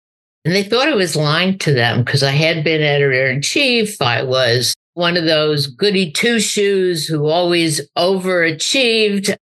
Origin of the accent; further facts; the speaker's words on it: Chicago, Illinois, United States; I grew up in Chicago.